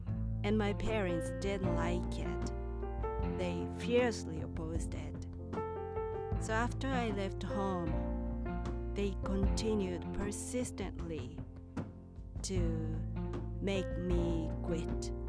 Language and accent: English; Kyoto, Japan; now in Tokyo, Japan; I was born and raised in Kyoto and moved to Tokyo for a music career.